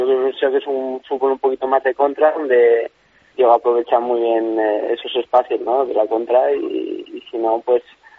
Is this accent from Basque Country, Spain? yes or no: no; Zaragoza, Aragon, Spain; yo soy de Zaragoza.